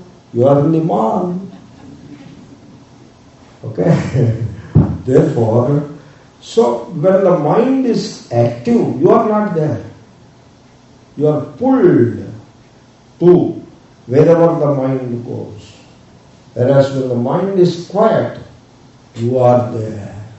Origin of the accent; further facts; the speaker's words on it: India; moved away; I came from India and India feels better than here.